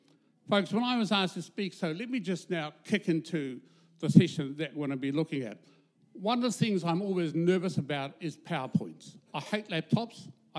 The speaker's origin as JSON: {"language": "English", "town": "Whakatāne", "region": "Bay of Plenty", "country": "New Zealand", "tie": "born or raised there", "lives_now": "Auckland, New Zealand", "said": "I became bicultural in my schooling years in Whakatāne. And then I moved from Whakatāne to Auckland, and then I became multicultural with the array of people that no doubt populate Auckland."}